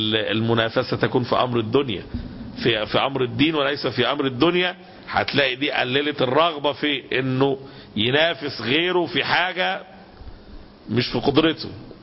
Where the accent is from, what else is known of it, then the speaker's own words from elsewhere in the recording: Egypt; مشكلة البطالة احنا عندنا في مصر مشكلة عويصة جدا